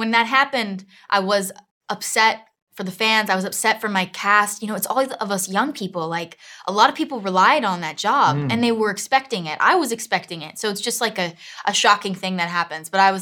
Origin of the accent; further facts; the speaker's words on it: Miami, Florida, United States; I'm from Miami, Florida, South Miami. But they're not Southern, you know, like.